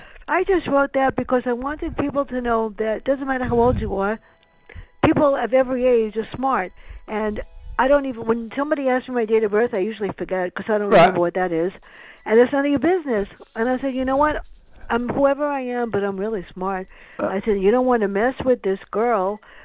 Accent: South Bronx, New York, United States; I wrote a book about the two of us growing up in the South Bronx.

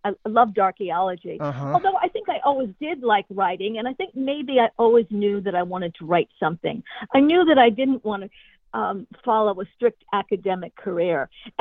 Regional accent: Connecticut, United States; I grew up in Connecticut, and my first exposure to archaeology was on the Connecticut shore

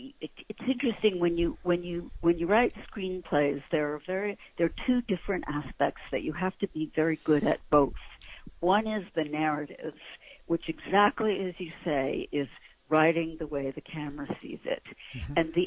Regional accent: New York, United States; I grew up in New York.

